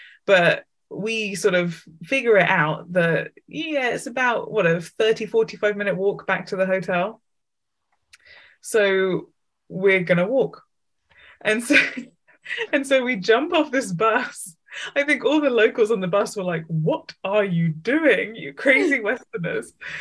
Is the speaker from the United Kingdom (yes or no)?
yes; England, United Kingdom; Like, I was from England.